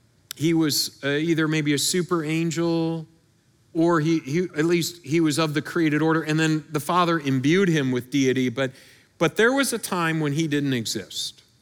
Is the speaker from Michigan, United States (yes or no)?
yes; Michigan, United States; which would have been very helpful in my home state of Michigan, and it is helpful here about 3 hours once a year.